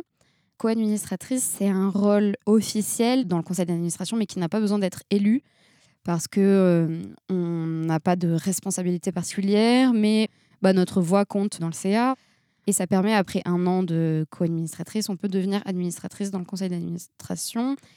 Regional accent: Bordeaux, Nouvelle-Aquitaine, France; je venais de revenir sur Bordeaux, j'ai grandi sur Bordeaux et j'ai fait mes études à Paris.

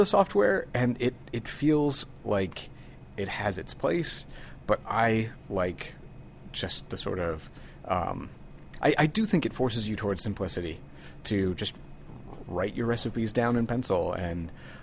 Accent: United States; So, as an American, I feel like if I'm going to call a beer a stout, it's going to have roast barley in it.

